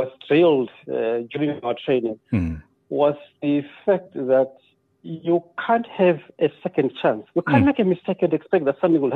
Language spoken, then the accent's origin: English; Chitungwiza, Harare, Zimbabwe; also born or lived in Mufakose; Well, I was born in Mfakwase, one of the townships in Harare.